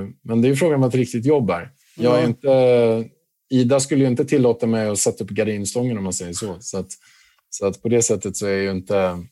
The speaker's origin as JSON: {"language": "Swedish", "town": "Haninge", "region": "Stockholm County", "country": "Sweden", "said": "Vi har ju bott inne i stan och sen så tänkte vi... Jag kommer från Haninge i grunden."}